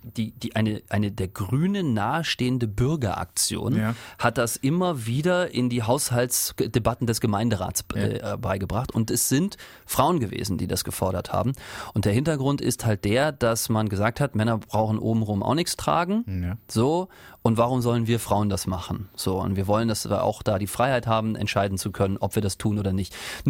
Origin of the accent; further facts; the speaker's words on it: Rostock, Mecklenburg-Vorpommern, Germany; also ich komme ja aus Rostock